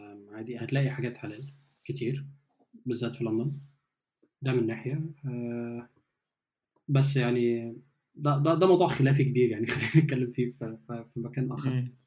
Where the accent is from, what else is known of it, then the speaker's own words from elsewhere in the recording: Egypt; also born or lived in Germany; بتجيب بيف بيكن زي اللي عندنا في مصر